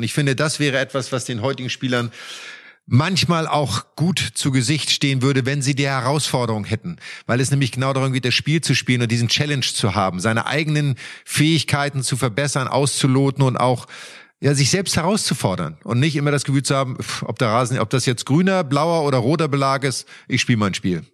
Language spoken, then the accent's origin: German; Germany; das war natürlich für uns Deutschen, weil wir sind auf sehr schnellem Teppichbelag im Winter aufgewachsen und auf Sand im Sommer